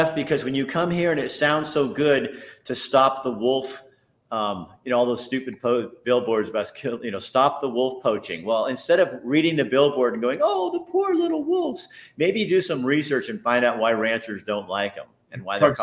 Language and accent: English; Oregon, United States; I was told when I moved here that not to tell people right off the bat I was from Oregon, because Oregon's almost as bad as California